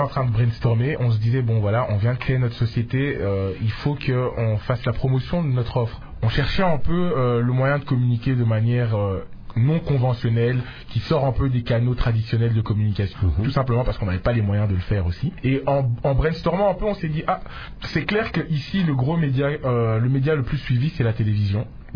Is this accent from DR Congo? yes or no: yes; DR Congo; je revenais en vacances en RDC, donc chaque année j'avais cette petite claque qui me rappelait que voilà, je suis congolais.